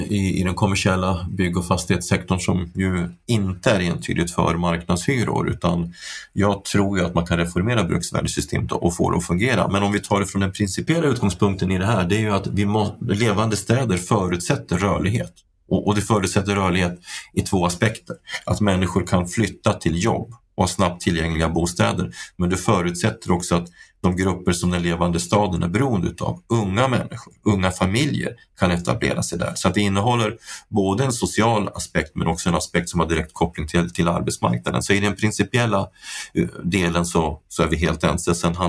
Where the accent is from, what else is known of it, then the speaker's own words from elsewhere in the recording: Gävle, Gävleborg County, Sweden; eftersom jag är från Gävle och var politiskt aktiv länge där uppe